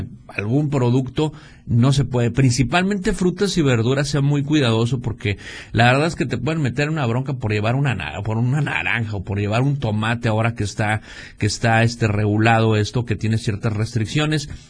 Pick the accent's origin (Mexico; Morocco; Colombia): Mexico; pues somos mexicanos, fregado